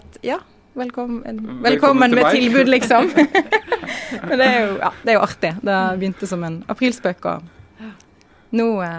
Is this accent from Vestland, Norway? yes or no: yes; Voss, Vestland, Norway; jeg husker spesielt godt en tur i mitt heimområde. Jeg er fra Voss